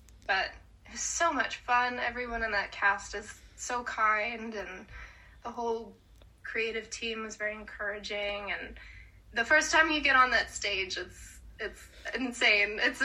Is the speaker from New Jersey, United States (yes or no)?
no; Orlando, Florida, United States; I'm originally from Orlando, and that's where my mom is.